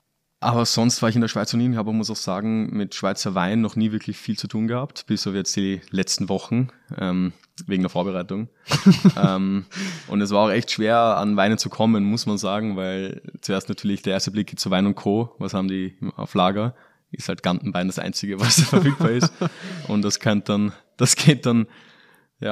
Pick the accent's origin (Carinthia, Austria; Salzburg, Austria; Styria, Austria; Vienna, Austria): Vienna, Austria; ich komme aus Wien und wir haben selbst einen kleinen Weinbau im 19. Bezirk